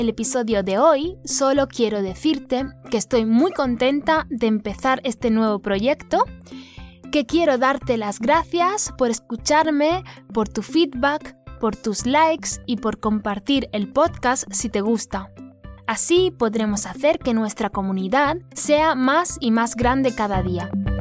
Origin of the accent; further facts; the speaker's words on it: Málaga, Andalusia, Spain; now in Lecco, Italy; encantada. Soy de Málaga, una ciudad al sur de España.